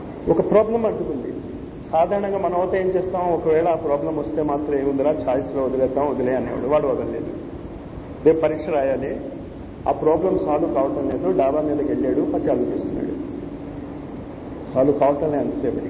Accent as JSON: {"language": "Telugu", "region": "North India", "country": "India", "tie": "born or raised there", "second_language": "Telugu", "said": "చిన్నప్పటి నుంచి నార్త్ ఇండియాలోనే ఉంది, బీఎస్సీ కూడా హిందీ మీడియంలోనే రాశాను, ఇక్కడికి వచ్చాక తెలుగు నేర్చుకున్నాను."}